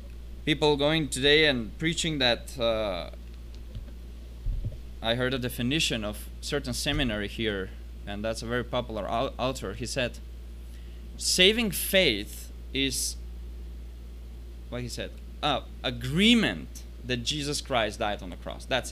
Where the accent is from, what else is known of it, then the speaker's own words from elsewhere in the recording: North Macedonia; now in Serbia; I'm from Macedonia, born in Macedonia, but I serve as a missionary together with my family in Serbia.